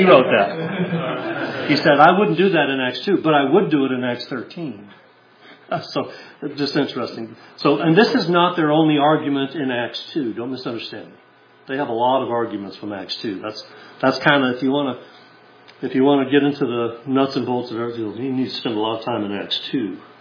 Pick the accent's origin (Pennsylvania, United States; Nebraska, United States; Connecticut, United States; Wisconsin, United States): Pennsylvania, United States; Philadelphia; Now, I come from the Philadelphia area. I live in the Philadelphia area, and I apologize for that.